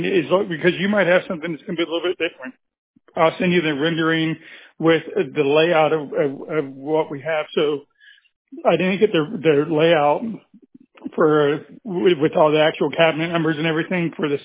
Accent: Hollywood, Florida, United States; now in St. Augustine, United States; Yeah, I'm in St. Augustine, and, you know, I'm from Hollywood

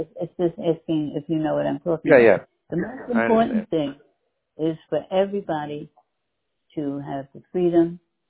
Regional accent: New York, United States; now in Texas, United States; I'm in Texas. I'm from New York, but I'm in Texas.

